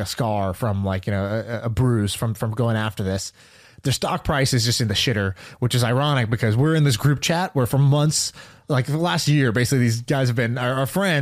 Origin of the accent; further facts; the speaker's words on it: Oklahoma, United States; born there; although I'm an Indian dude. I was born in Oklahoma.